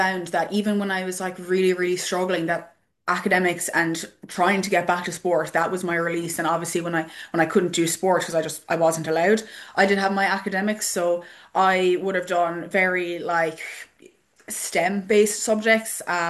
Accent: Cork, Munster, Ireland; So I grew up in Cork. I went to an all-girls school in Fermoy.

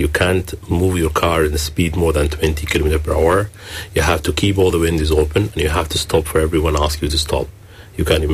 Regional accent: Sudan; now in Ireland; we are originally from Sudan

